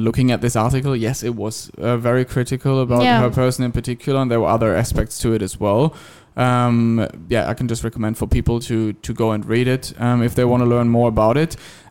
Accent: Germany; Germany, for example, my home country.

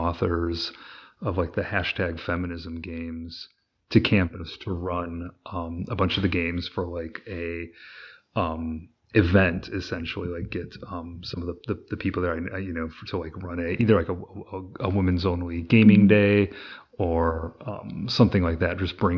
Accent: Illinois, United States; I've moved to a whole new city in my home state of Illinois, which is very exciting.

